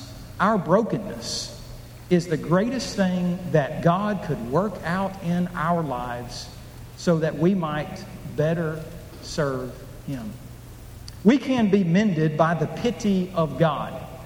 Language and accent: English; Oklahoma, United States; I grew up in Oklahoma.